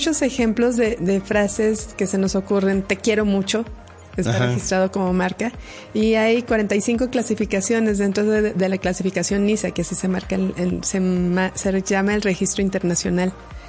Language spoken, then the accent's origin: Spanish; Mexico; porque si algo somos buenos los mexicanos es para inventar